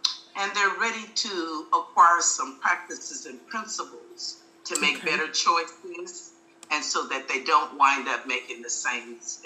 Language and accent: English; Oklahoma, United States; now in El Sobrante, United States; Yeah, so that's where I'm located at, but I'm originally from Oklahoma.